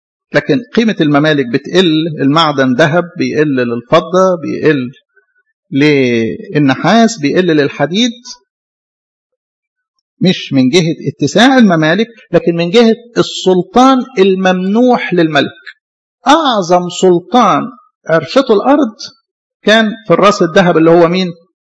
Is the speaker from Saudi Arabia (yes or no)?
no; Egypt